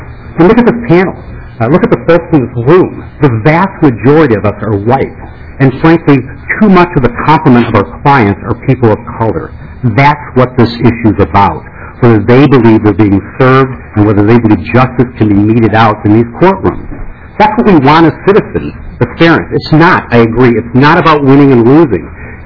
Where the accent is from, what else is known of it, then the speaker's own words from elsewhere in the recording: Chicago, Illinois, United States; now in Minnesota, United States; I came from Chicago, so to hear that on the radio was pretty compelling information.